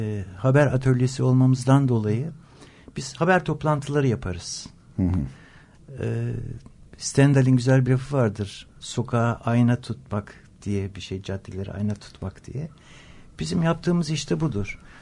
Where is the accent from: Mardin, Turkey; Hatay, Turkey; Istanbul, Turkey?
Istanbul, Turkey; Ben bir İstanbullu olarak, ben İstanbul Erkek Lisesi'nde okudum ve Boğaz'a bakarak okudum hep.